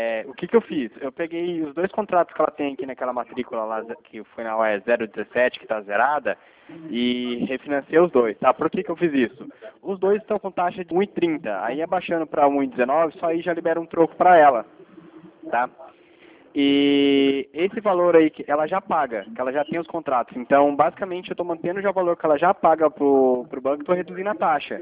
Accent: São Paulo, Brazil; Paulo, sou de São Paulo.

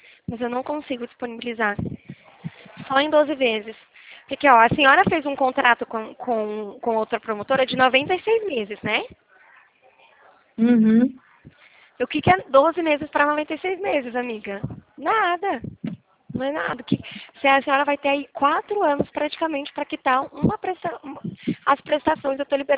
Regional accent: Limeira, São Paulo, Brazil; Eu sou de Limeira

